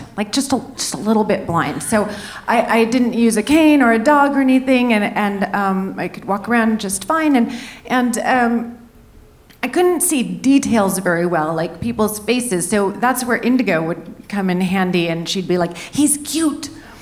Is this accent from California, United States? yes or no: yes; San Francisco, California, United States; And I grew up in San Francisco with my mother.